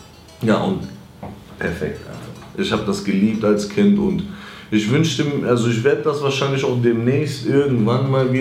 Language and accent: German; Kavala, East Macedonia and Thrace, Greece; now in Germany; Digga, bei uns in Kavala am Strand auch.